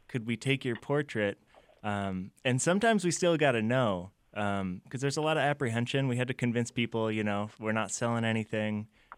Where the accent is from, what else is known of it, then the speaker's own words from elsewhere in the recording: Michigan, United States; I was living in Los Angeles. I'm from Michigan originally.